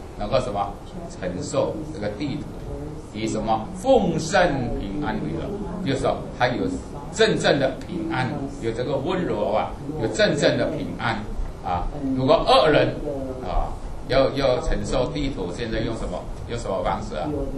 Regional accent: Indonesia; 我们印尼人最喜欢是戴那个的

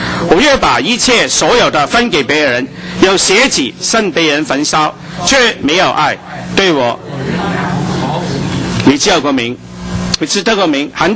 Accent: China; 我们中国人说哈、啊，讲是天下无敌嘛

